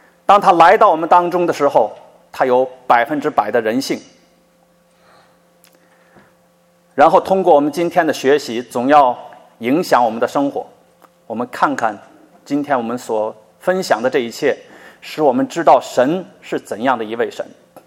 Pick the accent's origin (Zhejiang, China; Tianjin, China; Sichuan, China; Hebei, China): Tianjin, China; 我是天津人，所以我的大学也在天津